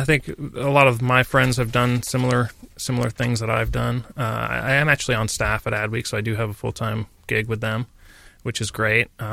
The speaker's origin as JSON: {"language": "English", "region": "Midwest", "country": "United States", "tie": "born or raised there", "also_born_or_lived": "St. Louis / New York", "said": "I grew up in the Midwest, and I ended up down in St. Louis for a while at Washington University. And then, you know, as we all did 20 years ago, I went to New York"}